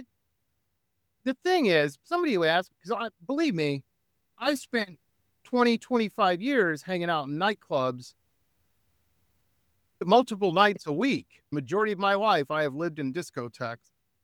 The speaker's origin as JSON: {"language": "English", "town": "Detroit", "region": "Michigan", "country": "United States", "tie": "born or raised there", "said": "I grew up in Metro Detroit, and I hung out with musicians growing up."}